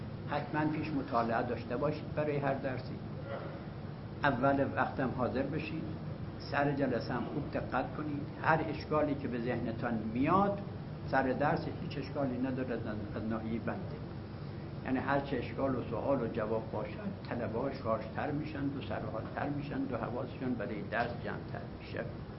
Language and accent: Persian; Hamadan, Iran; از ده آمدم به همدان سال 43، اول که رسیدم اونجا 53 روز ماندم به ده اصلا نرفتم.